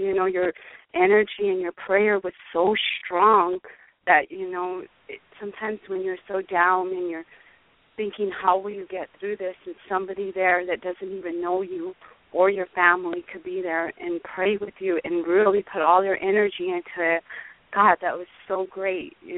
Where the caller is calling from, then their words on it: Arizona, United States; I'm calling from Arizona.